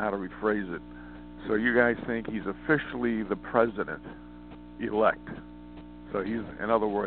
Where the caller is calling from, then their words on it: Montana, United States; Yeah, I'm calling from Montana.